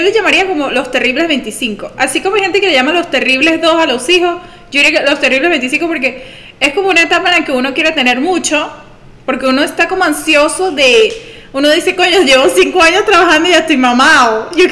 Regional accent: Venezuela; casi todos somos venezolanos

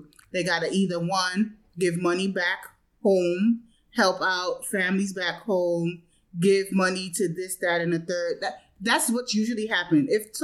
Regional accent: Grenada; I remember, you know, growing up in Grenada, my father would take me to the countryside.

